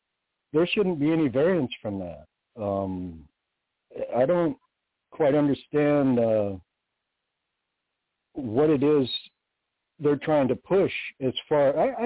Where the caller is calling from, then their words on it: Michigan, United States; Okay. Yeah, I'm calling out of Michigan.